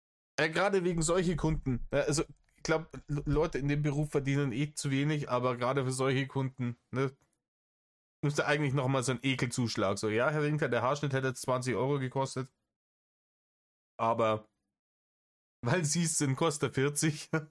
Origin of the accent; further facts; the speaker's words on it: Bavaria, Germany; Wie man bei uns in Bayern sagt. In Bayern, wir gehen wild mit den Verneinungen.